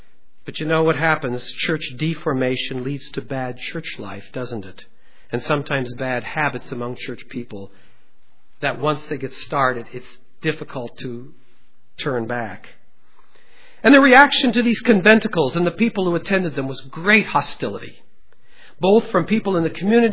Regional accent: Pella, Iowa, United States; also born or lived in South Africa; Many of them fled to the Netherlands, which is why in my hometown of Pella, you have people who are Reformed, but their last name is French. I lived in South Africa for 2 years.

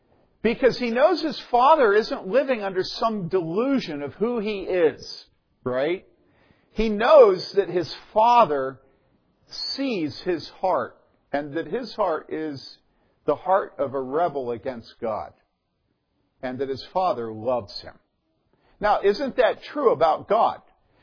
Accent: Philadelphia, Pennsylvania, United States; And I'm from Philadelphia. Okay, and Philadelphia is completely different. In Philadelphia, we're direct and we lead.

